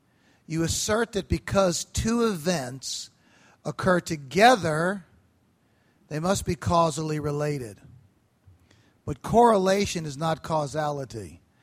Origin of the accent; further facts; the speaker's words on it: Scotland, United Kingdom; I'm a Scotsman, so I appreciated this.